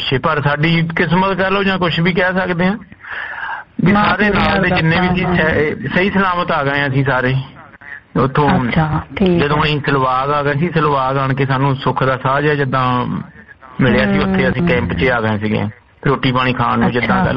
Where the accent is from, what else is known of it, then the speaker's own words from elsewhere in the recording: Punjab, India; moved away as an adult; also born or lived in Italy; now in England, United Kingdom; ਪੰਜਾਬ ਜੀ ਉਦੋਂ ਮੈਂ ਸੀਗਾ ਭੈਣ ਜੀ ਕੋਈ 24 ਸਾਲ ਦਾ ਸੀ।